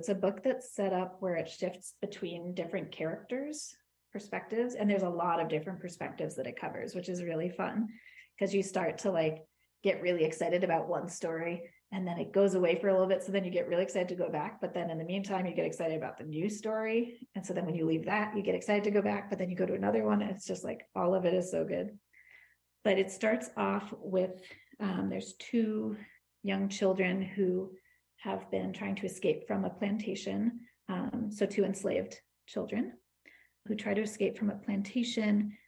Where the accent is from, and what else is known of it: Hudson, New York, United States